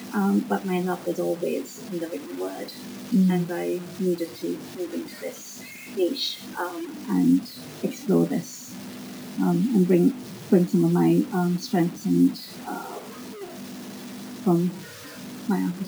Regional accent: Sri Lanka; moved away as an adult; I'm from Sri Lanka, originally from Sri Lanka, and I came over here to study. I came over here to study architecture.

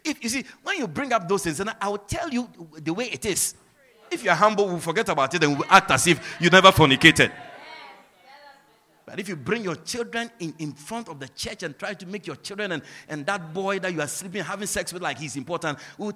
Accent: Agogo, Ashanti, Ghana; also born or lived in Netherlands; now in Guyana; I'm an African. I'm from Ghana, West Africa. I'm from the Ashanti region. I'm from Asante Achimagogo. I'm an Ashanti man. I'm from the Ashanti tribe. I did not come from Ghana to Guyana.

